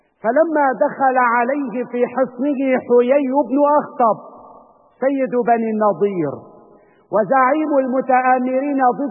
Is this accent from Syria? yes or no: yes; Syria; نحن كسوريين